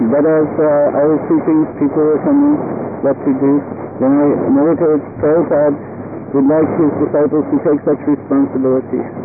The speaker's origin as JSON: {"language": "English", "region": "North Carolina", "country": "United States", "moved": "yes", "lives_now": "India", "said": "I am from North Carolina, but in 1969, somehow I was brought this side"}